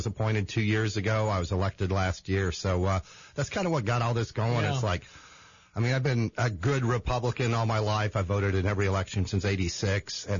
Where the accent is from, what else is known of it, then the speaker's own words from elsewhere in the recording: Champaign, Illinois, United States; I grew up in Champaign and then working really hard out in the county.